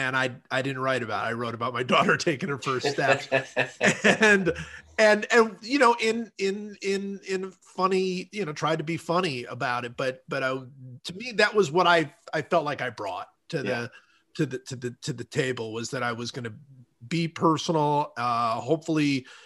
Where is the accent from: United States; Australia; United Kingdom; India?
United States; Cleveland, Ohio; also born or lived in Kansas City, United States; my hometown Cleveland Browns are playing the Kansas City Chiefs